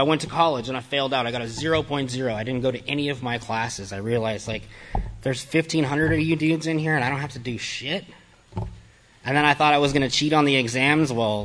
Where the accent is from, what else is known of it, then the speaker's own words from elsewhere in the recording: El Paso, Texas, United States; So growing up in El Paso, we're on the border of Mexico, right?